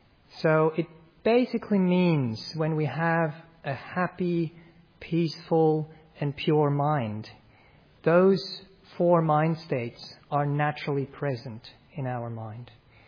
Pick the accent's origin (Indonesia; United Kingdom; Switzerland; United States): Switzerland; I'm from Europe, I'm from Switzerland